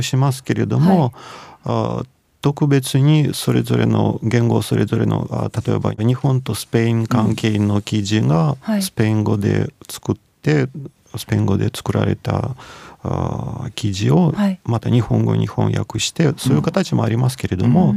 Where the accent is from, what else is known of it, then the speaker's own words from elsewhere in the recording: Dnipro, Dnipropetrovsk Oblast, Ukraine; Japanese is a second language; 私もキエフ出身じゃなくてドニプロっていうところの、はい、という町の出身で、はい、初めてキエフに行った時に本当にびっくりしました